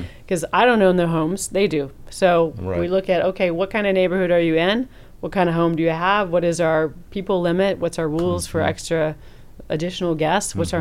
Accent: Houston, Texas, United States; Versus, we're all from Houston.

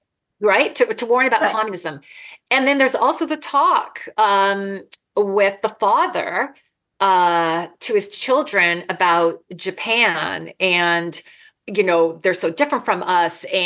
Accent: Canada; I'm Canadian

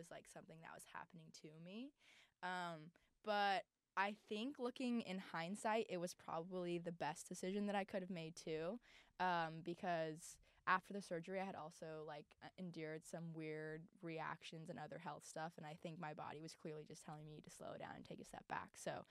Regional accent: Los Angeles, California, United States; I am an LA native. I'm from Los Angeles, so that has been my team growing up.

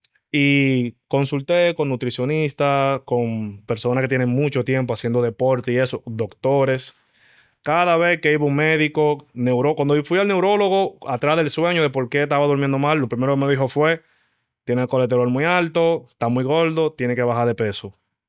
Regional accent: Dominican Republic; Yo, desde pequeño... practicaba béisbol, imagino como todo dominicano.

